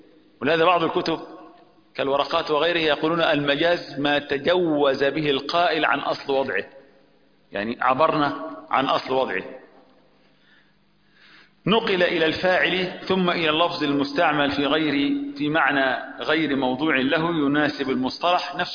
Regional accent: Upper Egypt, Egypt; عندنا في الصعيد الجماعة الصعيدة بيسموا العقارب دبيب

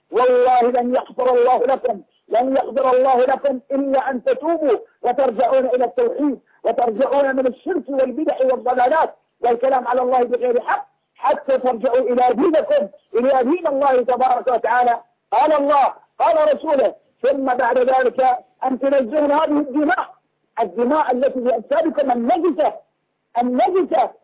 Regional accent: Bahrain; وإذا قاموا عندنا في البحرين والله يا أستاذ يقومون في البحرين

